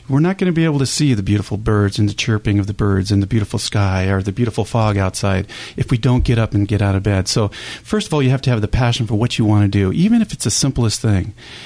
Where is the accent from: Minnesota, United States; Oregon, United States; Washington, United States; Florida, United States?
Oregon, United States; I grew up Catholic up in Oregon and on a little farm